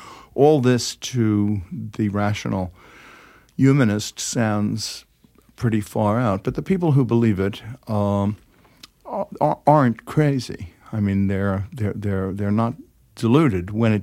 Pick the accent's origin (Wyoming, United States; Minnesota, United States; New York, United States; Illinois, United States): New York, United States; If I grew up in New York, then authenticity must be in San Francisco.